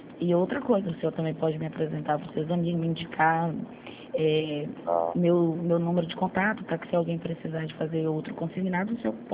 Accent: Rio de Janeiro, Brazil; Eu sou do Rio

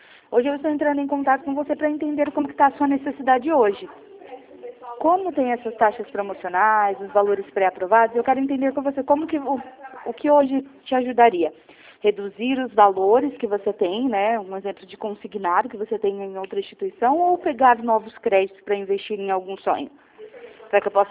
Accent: São Paulo, Brazil; Sim, sou de São Paulo.

